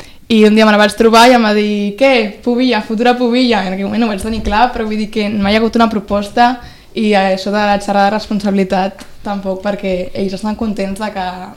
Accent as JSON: {"language": "Catalan", "town": "Sitges", "region": "Catalonia", "country": "Spain", "tie": "born or raised there", "said": "senzillament he crescut a Sitges"}